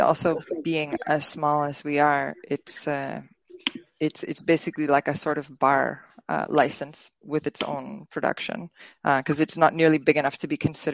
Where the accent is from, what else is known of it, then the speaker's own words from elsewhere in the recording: Ontario, Canada; also born or lived in Vancouver; now in Portugal; Yeah, I'm from Canada. I grew up in Ontario, and then I lived for a number of years in Vancouver.